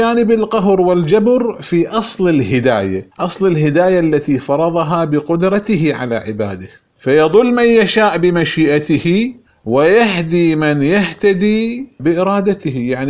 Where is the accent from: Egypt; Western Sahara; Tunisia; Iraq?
Iraq; كما يقال عندنا في العراق ركبة ونص